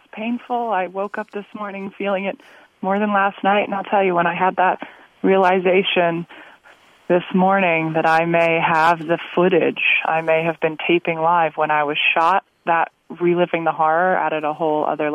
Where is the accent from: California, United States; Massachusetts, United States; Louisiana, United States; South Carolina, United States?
California, United States; I'm born and raised in Marin County.